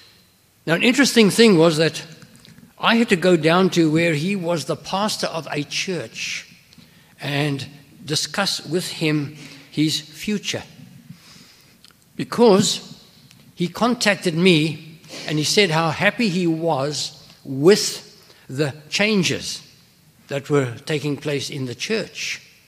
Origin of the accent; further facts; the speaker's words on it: South Africa; as I went back to my home country, South Africa